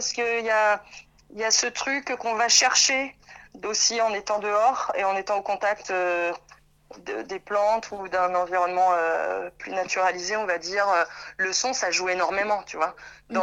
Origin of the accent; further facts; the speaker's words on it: Île-de-France, France; moi je suis originaire de l'Essonne, du sud Essonne, où il y a notamment massif de la forêt de Fontainebleau